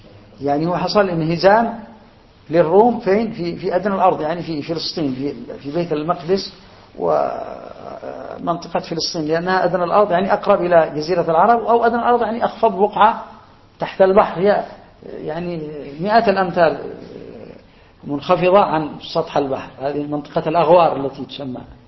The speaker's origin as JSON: {"language": "Arabic", "country": "Yemen", "said": "يعني أنا أذكر عندنا في اليمن وصلنا إلى 40 حزب يمكن في بلد واحد، هذا اليمن بلد واحد"}